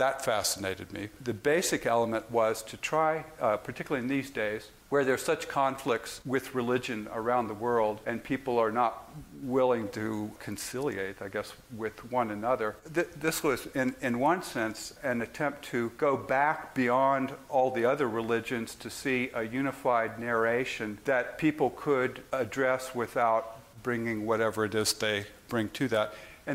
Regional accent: San Francisco, California, United States; And I grew up in San Francisco, and that's where you had to go.

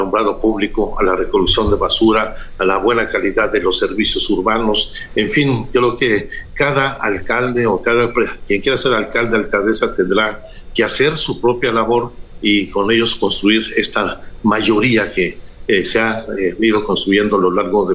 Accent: Mexico City, Mexico; Es la ciudad donde yo nací, donde me he desarrollado

